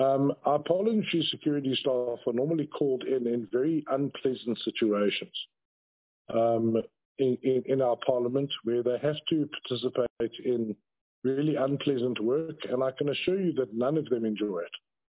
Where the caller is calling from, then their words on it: Acacia Park, Western Cape, South Africa; I'm calling from Acacia Park, so you know what the signal is like here.